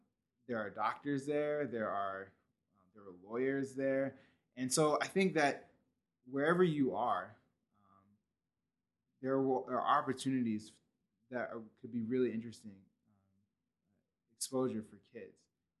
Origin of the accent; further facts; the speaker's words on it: Carbondale, Illinois, United States; So I'm from Carbondale, Illinois, which is like, you know, I grew up thinking that it was like a big city. Then I told someone that it had 50,000 people, and they laughed at me